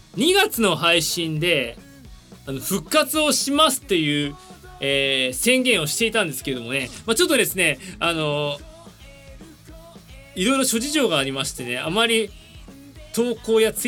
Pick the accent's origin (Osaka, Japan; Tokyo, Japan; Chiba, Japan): Tokyo, Japan; 東京生まれです。東京育ちです。ホワイトデー生まれです。